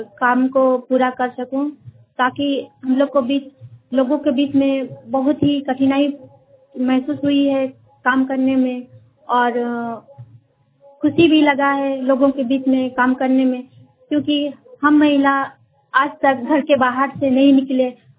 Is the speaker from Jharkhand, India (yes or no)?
yes; Jharkhand, India; मैं कोटका प्रखंड से हूँ, पूर्वी सिंहभूम झारखंड।